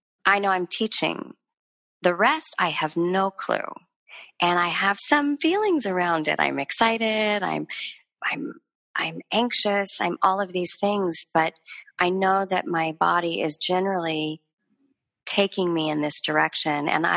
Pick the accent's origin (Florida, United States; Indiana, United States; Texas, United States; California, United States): California, United States; Los Angeles; because I come from Los Angeles, which is a beautiful, beautiful learning ground.